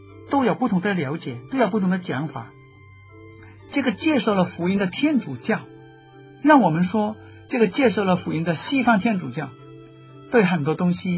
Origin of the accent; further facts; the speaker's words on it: Hong Kong; 对我们香港人来讲是香港人的福音